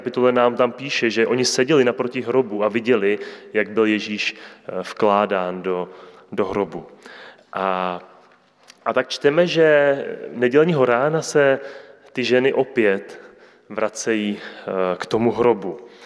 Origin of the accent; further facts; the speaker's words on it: Trutnov, Hradec Králové Region, Czechia; born there; Narodil jsem se do věřící rodiny v Trutnově, což je takové městečko v podhůří našich nejvyšších českých hor